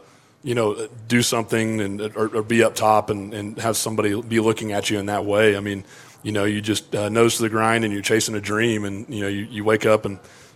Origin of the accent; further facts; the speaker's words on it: Washington, Oklahoma, United States; hear from people back home in my hometown of Washington and in Oklahoma